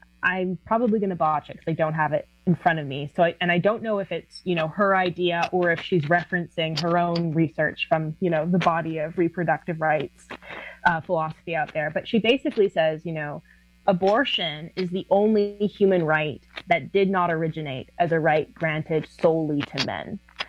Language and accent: English; West Coast, Canada; growing up in Canada, growing up on the West Coast, having a very feminist mother, running in very progressive circles.